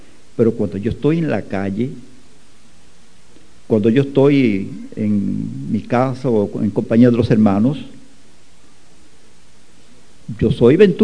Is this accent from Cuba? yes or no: yes; Viñales, Pinar del Río, Cuba; Pues yo soy viñalero, soy cubano. Estoy casado, mi esposa se llama Lucía. Tengo 4 hijos, una mujer, 3 hombres. Tengo 10 nietos.